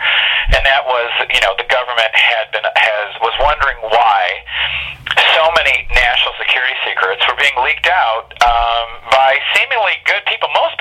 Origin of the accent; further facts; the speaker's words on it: Detroit, Michigan, United States; because I'm 53, and, you know, I was raised in Detroit by two people that were police officers when they met.